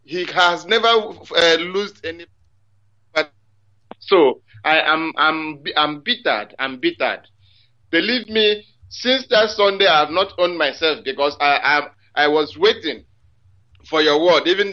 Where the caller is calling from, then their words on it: Scotland, United Kingdom; I'm calling from Scotland. … a member of IPOB member here in Scotland.